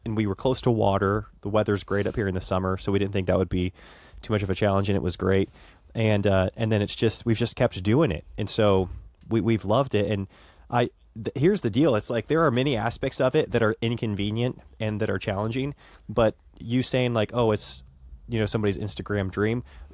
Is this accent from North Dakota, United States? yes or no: no; Centralia, Washington, United States; also born or lived in Bend; we moved back to my hometown in Centralia, Washington, because I was going to work with my father in his real estate business.